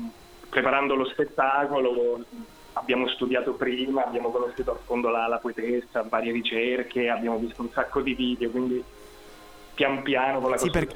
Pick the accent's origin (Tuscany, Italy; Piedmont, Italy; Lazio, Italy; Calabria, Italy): Calabria, Italy; il personaggio parla in milanese, io sono calabrese.